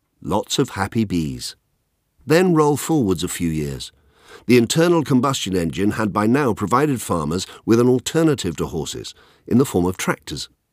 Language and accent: English; West Midlands, United Kingdom; Hugely envious, I did my best to follow in his footsteps, making do with the more mundane fauna of Shropshire, starting with guinea pigs, rabbits, hamsters